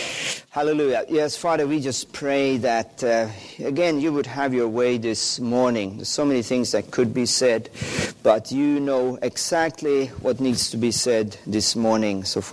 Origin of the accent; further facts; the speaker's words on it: Finland; English is a second language; So I told you I'm from Finland.